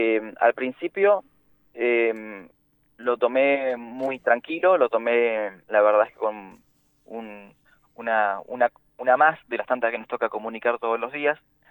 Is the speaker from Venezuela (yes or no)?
no; Lago Puelo, Chubut, Argentina; fue en un cumpleaños de mi pueblo, que es el lugar donde nací, el lugar que amo, que es Lago Puelo